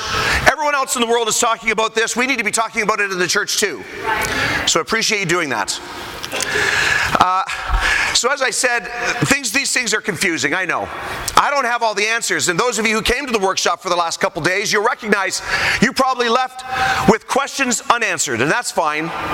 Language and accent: English; Canada; I'm an evangelist from Canada.